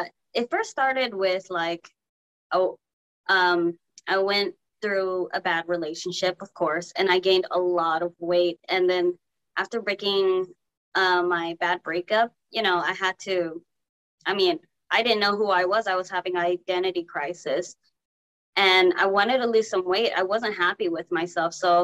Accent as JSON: {"language": "English", "town": "Grand Prairie", "region": "Texas", "country": "United States", "tie": "born or raised there", "said": "Well, growing up in Texas, I lived in a small town, Grand Prairie, Texas"}